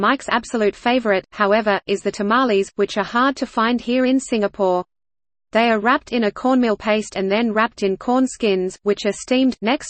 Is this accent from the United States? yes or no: no; Mexico; here's what I grew up with in Mexico